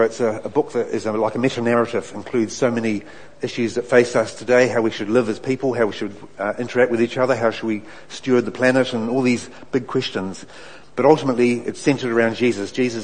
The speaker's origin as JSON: {"language": "English", "town": "Hamilton", "region": "Waikato", "country": "New Zealand", "lives_now": "Invercargill, New Zealand", "said": "So, I'm actually from Hamilton, and I'm down here with my colleague Mike Collins."}